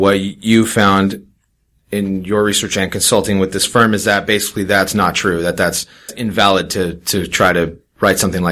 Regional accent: California, United States; I know as a child, I grew up in Orange County and we lost the Rams

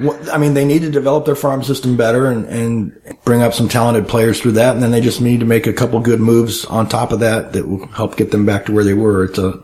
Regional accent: San Diego, California, United States; I think I was born and raised in San Diego, and I worked at the stadium for about 10 years in high school and college

